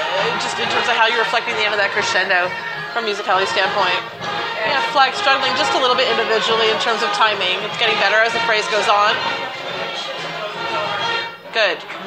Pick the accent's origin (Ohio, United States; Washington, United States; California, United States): California, United States; Valencia; I'm from Valencia, California, here together with you at the Davis Cup.